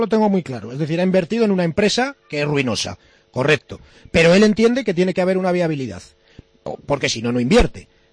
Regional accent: Valladolid, Castile and León, Spain; yo soy vallisoletano, pago mis impuestos

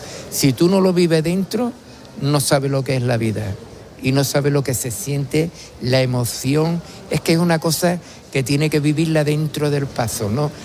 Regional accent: Jerez, Andalusia, Spain; A mí de pequeño, cuando yo era en Jerez, mis padres con 4 años me sacaron con la coronación de espinas de Jerez del barrio San Pedro, de la calle Arco

